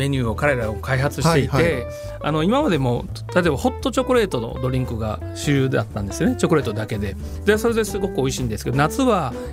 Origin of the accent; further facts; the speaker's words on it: Fukuoka, Japan; まあ、裏もたまたまあの福岡出身なんで